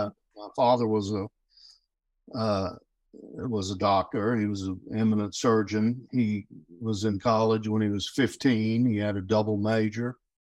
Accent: South Carolina, United States; born there; No, I was born in South Carolina, but my family, both sides, were from Tennessee.

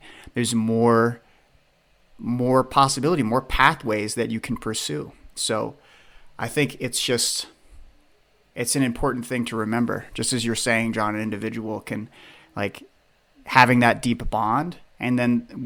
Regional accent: Pennsylvania, United States; because I grew up in Pennsylvania. When I moved to Colorado, I knew a single individual

